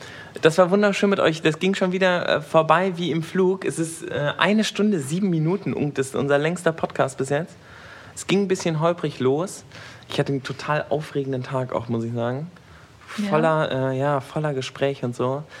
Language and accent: German; Eifel, Germany; Ja, ich bin dann so in der Eifel aufgewachsen, da kenne ich das.